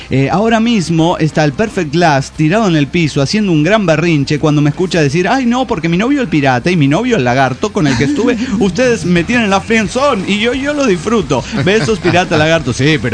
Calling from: Tlaquepaque, Jalisco, Mexico; de Tlaquepaque.

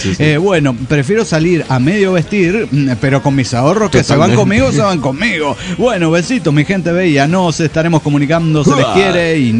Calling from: Caracas, Capital District, Venezuela; de Caracas, Venezuela.

